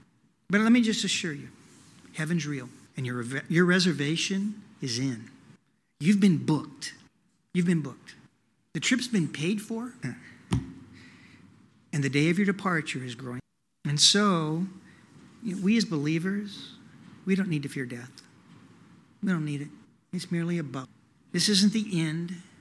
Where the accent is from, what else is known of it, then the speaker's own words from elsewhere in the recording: Tulsa, Oklahoma, United States; I mean, I'm from Tulsa, so when we got to move back, it's like, yeah, we get to go back home.